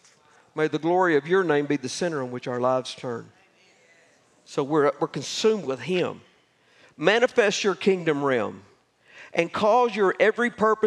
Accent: Oklahoma, United States; Remember, I'm from Oklahoma, so don't be laughing at me.

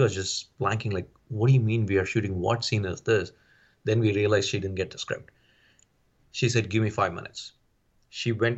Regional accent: Houston, Texas, United States; And I'm from Houston, people are from LA.

